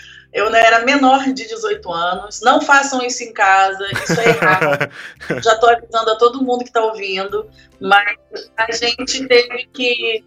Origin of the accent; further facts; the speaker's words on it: Porto Alegre, Rio Grande do Sul, Brazil; Eu sou de Porto Alegre, nasci no Hospital Moinhos de Vento.